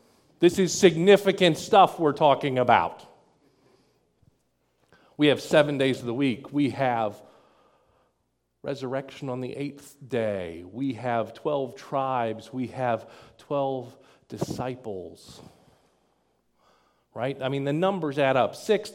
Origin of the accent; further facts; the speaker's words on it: the South, United States; I grew up in the South. I know how to do that.